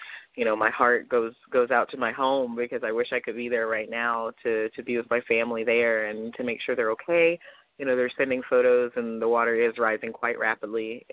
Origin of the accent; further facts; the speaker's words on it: Houston, Texas, United States; I am from Houston originally, and I actually still have family in Texas